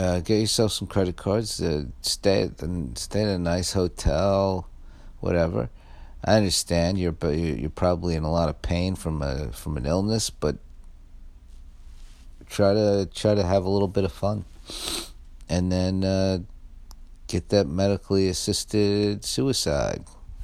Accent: Staten Island, New York, United States; also born or lived in Pennsylvania; I'm from New York, but I'm not from. I'm from Staten Island, which is not. That's the Midwest of New York. And then I lived in Pennsylvania too

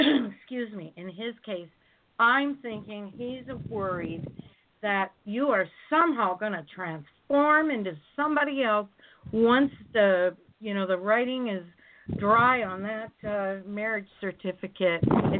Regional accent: Minnesota, United States; Very close to my home state of Minnesota

